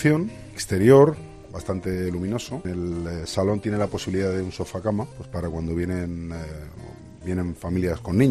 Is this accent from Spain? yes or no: yes; Madrid, Community of Madrid, Spain; Como buen madrileño, observo mucho mi ciudad